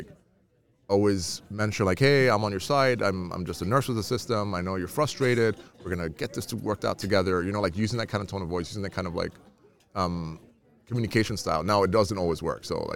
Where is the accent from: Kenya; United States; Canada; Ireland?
Kenya; I'm originally from Kenya, so I had to plug that in there.